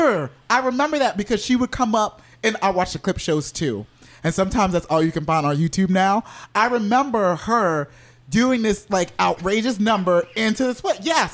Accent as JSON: {"language": "English", "town": "Orlando", "region": "Florida", "country": "United States", "tie": "born or raised there", "said": "you know, I grew up in Orlando."}